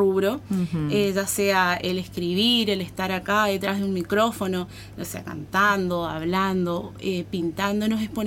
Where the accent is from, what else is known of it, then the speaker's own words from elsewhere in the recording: Córdoba, Argentina; Yo en realidad soy cordobesa, una cordobesa medio paraguaya.